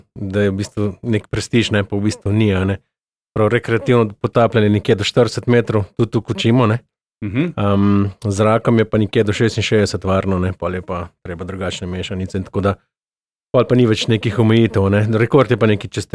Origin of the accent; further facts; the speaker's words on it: Coastal–Karst, Slovenia; prihajam iz Obale